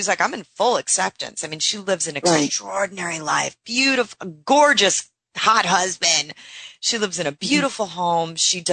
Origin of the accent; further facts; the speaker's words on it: Brooklyn, New York, United States; And she goes, you know when you meet somebody, and I'm from Brooklyn, right?